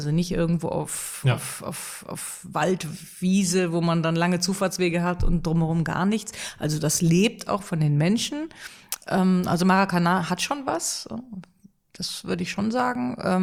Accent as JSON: {"language": "German", "region": "Rhineland", "country": "Germany", "said": "Ich als Rheinländerin müsste jetzt Köln sagen."}